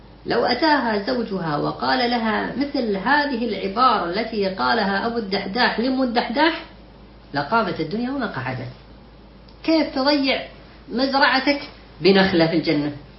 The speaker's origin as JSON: {"language": "Arabic", "country": "United Arab Emirates", "said": "وهي موجودة عندنا في الإمارات"}